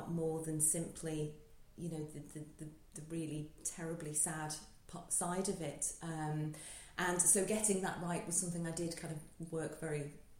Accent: Liverpool, North West England, United Kingdom; I'm originally from Liverpool.

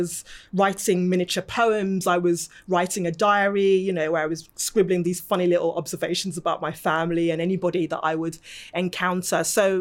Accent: Lagos, Nigeria; moved away; also born or lived in Hull; growing up in Nigeria, in Lagos, the heat, you know, the vibrancy, the flavours, that was intense and also amazing. And then the transition coming to Hull and it's really cold.

